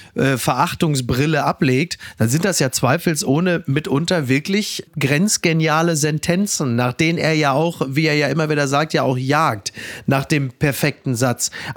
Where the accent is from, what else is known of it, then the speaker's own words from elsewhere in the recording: Castrop-Rauxel, North Rhine-Westphalia, Germany; die Heimkehr nach Castrop-Rauxel, nach Henrichenburg in mein Heimatdorf.